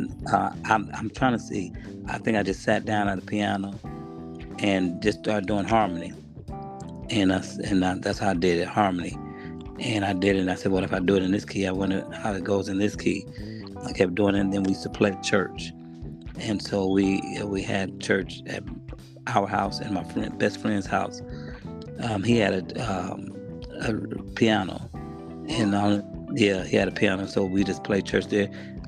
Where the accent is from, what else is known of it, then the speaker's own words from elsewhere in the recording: Portland, Oregon, United States; Originally, I'm from Portland, Oregon. They have black people out there. I'm from Portland, Oregon.